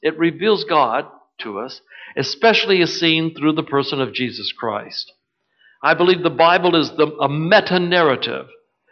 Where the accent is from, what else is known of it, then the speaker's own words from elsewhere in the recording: Texas, United States; We seem to manage in Texas, and I know you will here. I grew up in Texas before we had air conditioners, and so that was fun too.